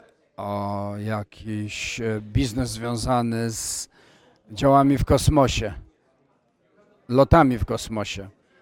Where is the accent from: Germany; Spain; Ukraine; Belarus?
Spain; Oni są braćmi z Francji, a ja jestem z Hiszpanii. Ja mieszkam w Hiszpanii.